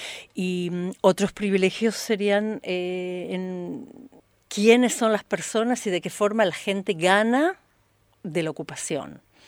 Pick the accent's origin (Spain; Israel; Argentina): Israel; Spanish is a second language; israelí, nosotros trabajamos para un cambio de conciencia de la sociedad israelí